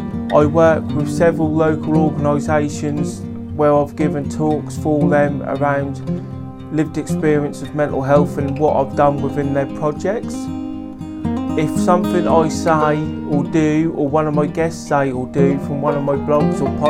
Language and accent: English; East of England, United Kingdom; I'm from Suffolk, England.